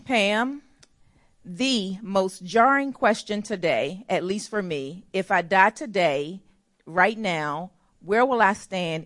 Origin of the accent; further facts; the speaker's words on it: Jamaica; Growing up in Jamaica